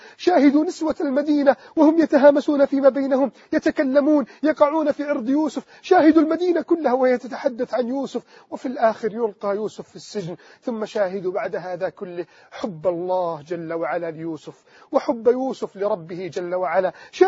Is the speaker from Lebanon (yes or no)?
no; Egypt; كيف أستطيع أن أقنع شبابنا في مصر والوطن العربي جميعا